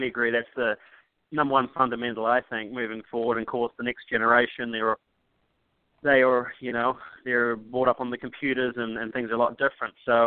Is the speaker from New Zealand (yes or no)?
yes; New Zealand; now in Kansas City, United States; I grew up in New Zealand on a sheep farm of about 350 acres. And now I'm positioned and live here in Kansas City, Missouri, with my beautiful wife and kids